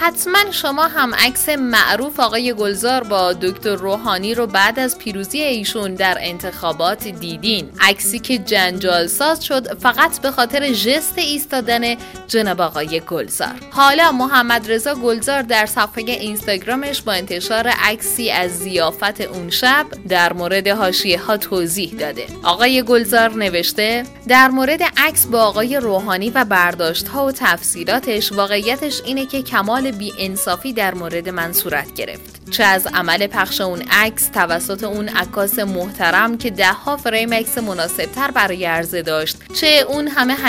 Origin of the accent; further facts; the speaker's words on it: Iran; قطعاً به عنوان یک ایرانی دیدار با رئیس جمهور نازنین کشورم برایم بسیار افتخارآمیز و دوست داشتنی است